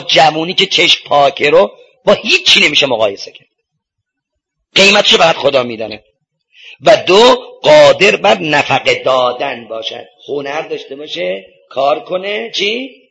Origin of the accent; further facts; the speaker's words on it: Isfahan, Iran; اما چه کنم که من اصفهانیم